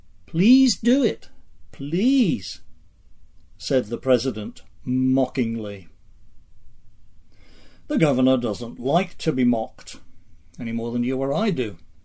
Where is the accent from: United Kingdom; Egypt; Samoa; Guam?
United Kingdom; England; now in United States; I grew up in England. I didn't actually get here until 1973.